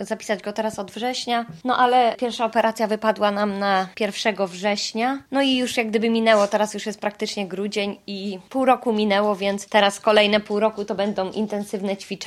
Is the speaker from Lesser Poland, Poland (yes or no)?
no; Pomeranian Voivodeship, Poland; No ale teraz we wrześniu przenieśliśmy się do Poznania, no bo jednak wiadomo, Kraków, a my tu jesteśmy z Pomorza